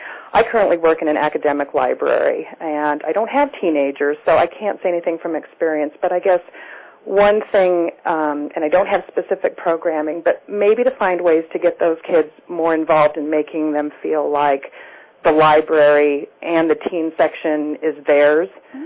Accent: Lincoln, Nebraska, United States; I'm a student from Lincoln, although I have to tell you I'm calling from Denver right now.

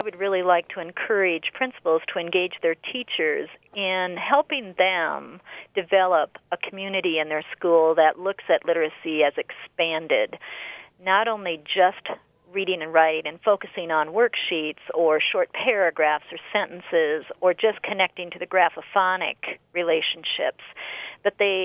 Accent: South Dakota, United States; I come from South Dakota, and I grew up in the culture of Native Americans

